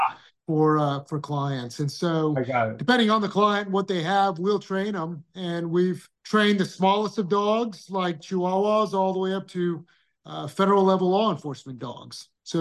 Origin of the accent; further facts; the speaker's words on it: Iran; I'm from Iran